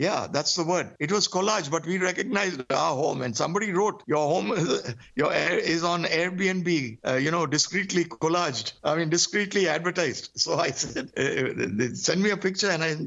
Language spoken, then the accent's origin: English; Kerala, India; I'm from Kerala.